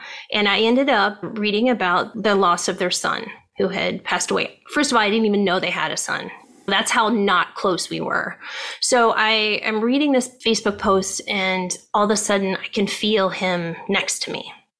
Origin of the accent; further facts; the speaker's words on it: Ohio, United States; moved away as an adult; now in California, United States; So, to back up, I grew up in Ohio. My parents were teachers. My dad was a football coach, and I moved out to California